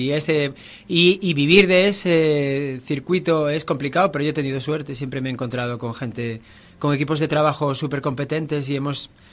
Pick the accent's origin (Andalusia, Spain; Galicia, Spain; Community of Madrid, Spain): Galicia, Spain; Santiago de Compostela; Soy de Santiago de Compostela, sí. Vivo en Galicia